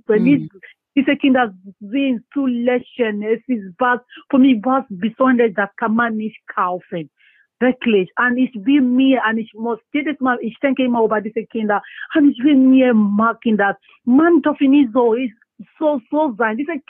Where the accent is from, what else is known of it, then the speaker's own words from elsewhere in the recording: Nigeria; German is a second language; Ja, bei uns in Nigeria, es gibt so viele Talente, ne? Aber jedes Mal, wenn ich nach Nigeria gehe, ich sehe so viele junge Leute